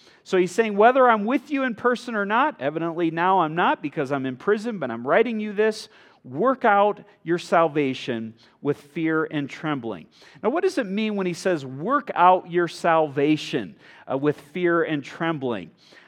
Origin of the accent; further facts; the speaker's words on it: Michigan, United States; But where I grew up in Michigan, you know, there was in Minnesota too, there's water everywhere.